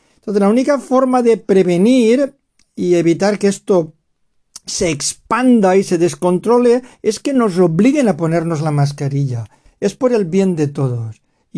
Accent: Spain; Pero como español, esta gente que nos dice adiós ha sido tan relevante en el país

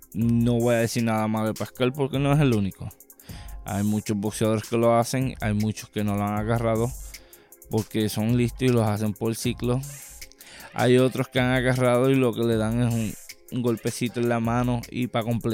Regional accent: Puerto Rico; no lo digo porque yo soy a boricua también

